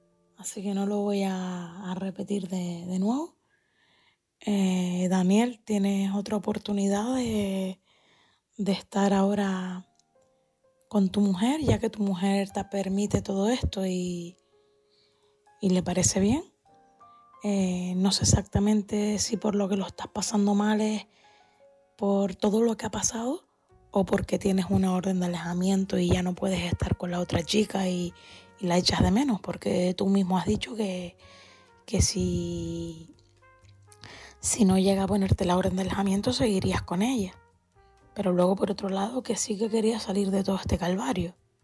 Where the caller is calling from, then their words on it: Canary Islands, Spain; de Gran Canaria. Un saludo para todos.